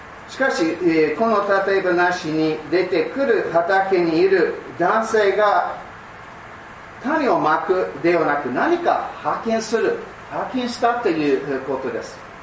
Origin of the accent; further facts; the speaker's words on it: United States; Japanese is a second language; moved away as an adult; now in Japan; イギリス、からではなく、 … 私はアメリカから来ました。イギリスからアメリカに渡って私は8代目です。そういうことでアメリカ人です。